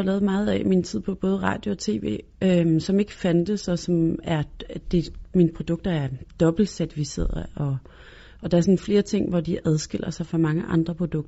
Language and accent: Danish; Jutland, Denmark; fordi jeg voksede op i Jylland